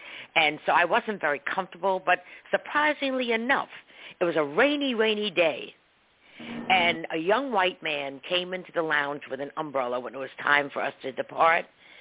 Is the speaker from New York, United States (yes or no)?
yes; New York City, New York, United States; I said, oh, I was born and raised in Harlem.